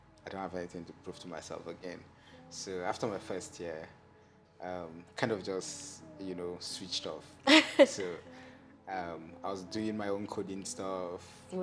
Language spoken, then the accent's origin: English; Jos, Plateau, Nigeria; most of just growing up in Jos, kind of like a really fun place. Really cool things to do with the periodic crisis and all of that.